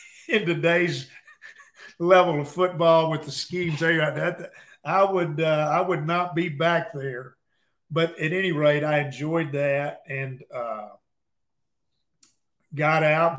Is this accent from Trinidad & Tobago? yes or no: no; Mexia, Texas, United States; now in Waco, United States; I'm from Central Texas.